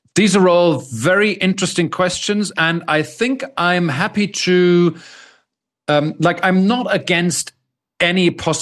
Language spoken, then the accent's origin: English; Hesse, Germany; now in Düsseldorf, Germany; I'm German. So I grew up in a small town close to Frankfurt, so in the center of Germany. And my parents are from Düsseldorf, where I live now.